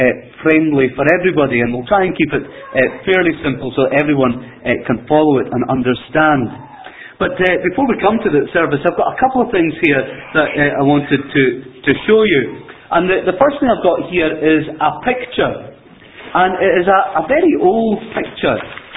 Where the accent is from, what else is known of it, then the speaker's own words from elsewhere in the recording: Skye, Scotland, United Kingdom; I'm from Skye. I talk about wee things, right?